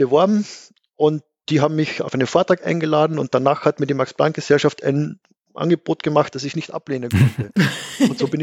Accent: Carinthia, Austria; now in Vienna, Austria; Also ich bin ursprünglich in schönem Gailtal in Kärnten aufgewachsen. Und mein Weg hat mich dann in die große Stadt nach Wien geführt, um Astronomie zu studieren.

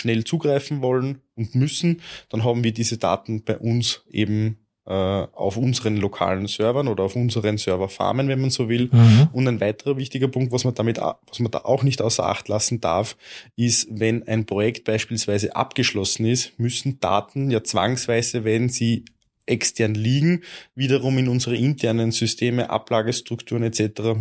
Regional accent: Austria; Also bei uns in Österreich schaut die Situation so aus

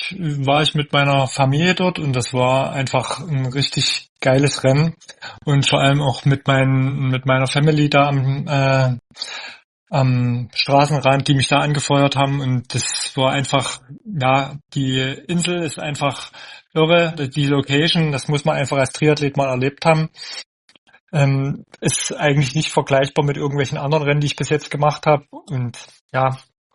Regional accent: Neustadt in Sachsen, Saxony, Germany; ich komme aus Neustadt in Sachsen

